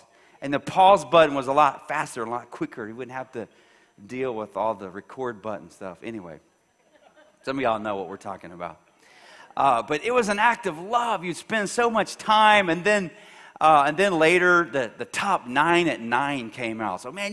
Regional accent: Buda, Texas, United States; I grew up in the Buda area. This was back when Buda only had one elementary school.

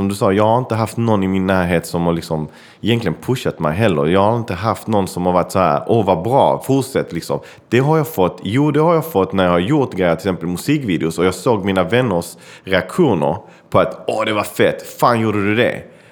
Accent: Malmö, Skåne, Sweden; jag är en kille född och uppvuxen i Malmö. Mina föräldrar är från Chile, så jag pratar både spanska och engelska och svenska.

